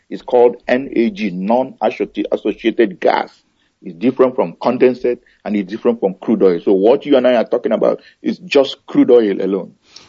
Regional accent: Oguta, Imo, Nigeria; I come from Arondi Onyemobi, also called Umochukwu, in Oguta, in Biafra land.

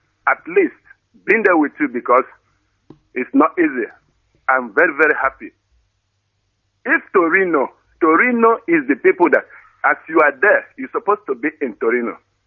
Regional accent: Agede, Anambra, Nigeria; now in Turin, Italy; I am from Enugu Agede, Anambra State, in Njikọ Kalaka government, in Biafra land.

